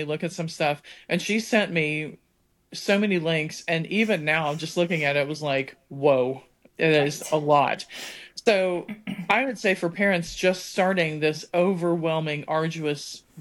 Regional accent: Pennsylvania, United States; I'm from Pennsylvania and I live in South Carolina.

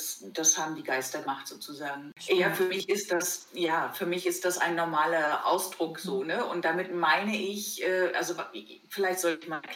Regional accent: East Germany, Germany; Als Kind bin ich ja atheistisch groß geworden in der DDR.

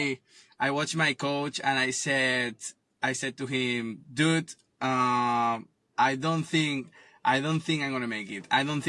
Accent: Ireland; also born or lived in Mallorca, Spain; I'm from Spain, from Mallorca originally, born and raised in Ireland.

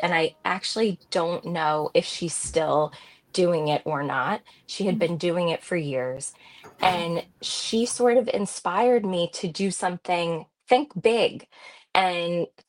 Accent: New York, United States; I am from New York, so I'm all the way on the other coast

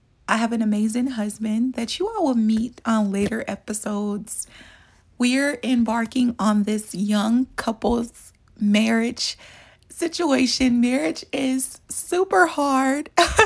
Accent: Chicago, Illinois, United States; So the little bit about me … I'm from Chicago. I'm a mother of four.

